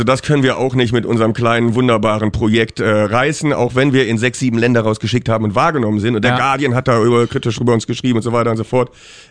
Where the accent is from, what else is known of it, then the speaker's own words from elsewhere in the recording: Berlin, Germany; Ich sage, das ist aber ganz schwer in Berlin, wir haben ja kein Geld. Wir sind Berliner